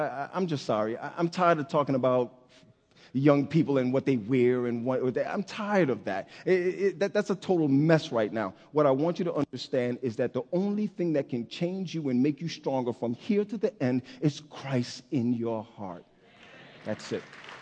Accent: the South, United States; I'm from the South. I don't want nobody to know I'm from the South.

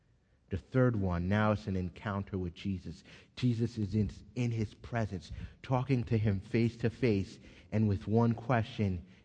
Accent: New York, United States; So I run in with sweats and a t-shirt, Timberland boots. I'm from New York. It just, that's how it is in New York.

